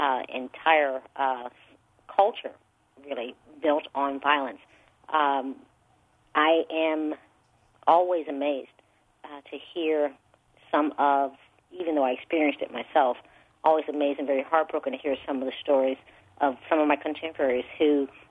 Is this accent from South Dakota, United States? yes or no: no; East St. Louis, Illinois, United States; They certainly did in my lifetime growing up in East St. Louis.